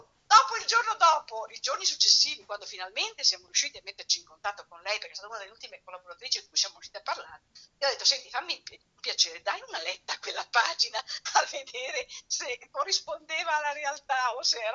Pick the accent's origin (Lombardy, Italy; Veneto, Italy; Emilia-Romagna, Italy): Veneto, Italy; Lamon; io sono di Lamon